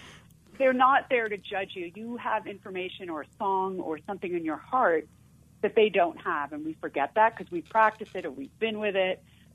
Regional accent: New York, United States; I went to drama school in London. I came from New York

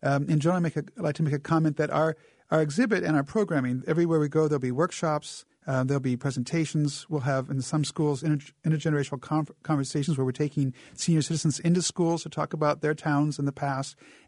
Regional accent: United States; when I was growing up in Sargota County

